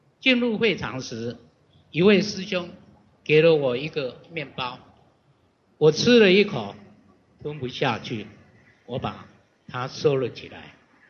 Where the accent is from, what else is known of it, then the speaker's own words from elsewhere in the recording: Taiwan; 我说我们是台湾的